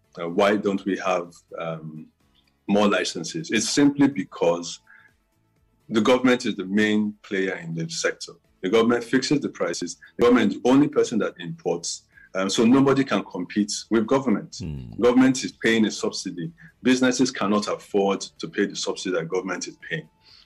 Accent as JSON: {"language": "English", "region": "South", "country": "Nigeria", "said": "I'm from the South. Yes, he's our leader."}